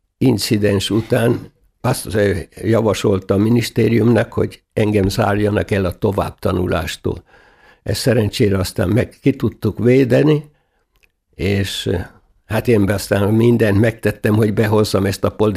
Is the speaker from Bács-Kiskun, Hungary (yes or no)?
yes; Kiskunhalas, Bács-Kiskun, Hungary; also born or lived in Budapest; Én véletlenül Budapesten születtem, és nem Kiskunhalason, de 6 hónapos voltam, amikor édesapámék lejöttek Kiskunhalasra, tehát én mindig halasinak tartottam magam, és halasinak is tartom magam